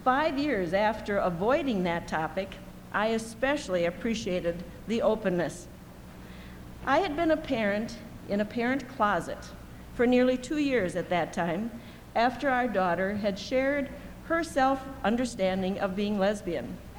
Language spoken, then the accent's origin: English; Rochester, Minnesota, United States; I should tell you first … from Rochester, Minnesota.